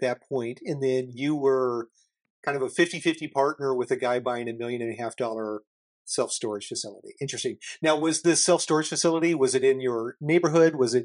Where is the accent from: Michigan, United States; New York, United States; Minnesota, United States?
Michigan, United States; I'm from Northern Michigan, so I understand everything there is to know about snow.